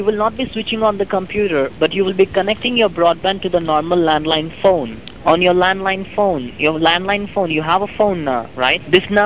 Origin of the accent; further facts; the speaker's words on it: India; I'm from India.